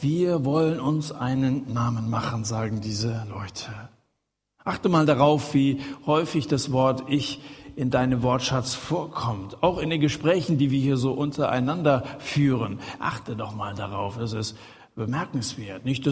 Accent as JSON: {"language": "German", "region": "Hesse", "country": "Germany", "said": "Bei uns in Hessen sagt man, wir schwätzen miteinander."}